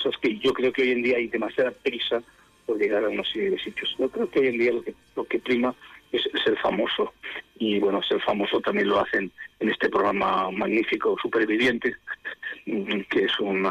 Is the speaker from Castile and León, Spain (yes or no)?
yes; Valladolid, Castile and León, Spain; born there; Sí, efectivamente, nací en Valladolid, claro.